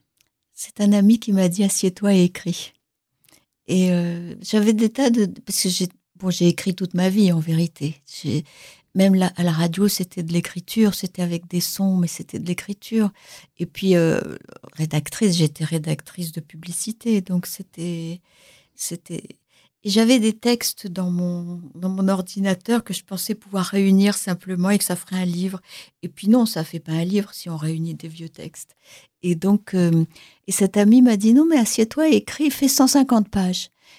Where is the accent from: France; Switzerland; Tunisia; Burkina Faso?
Tunisia; Sfax, Sfax Governorate; born there; Moi, je suis née en Tunisie.